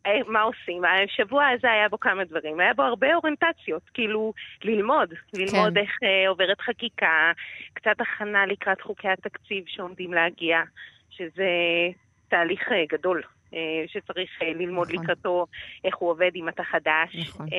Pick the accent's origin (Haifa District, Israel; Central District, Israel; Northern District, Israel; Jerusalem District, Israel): Jerusalem District, Israel; Jerusalem; אני ירושלמית, את כל העשייה הציבורית שלי התחלתי מירושלים